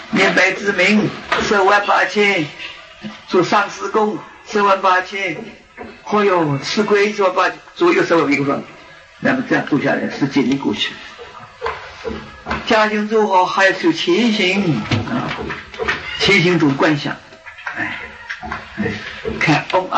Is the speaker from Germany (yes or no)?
no; China; 我说我们中国人本来是大智慧啊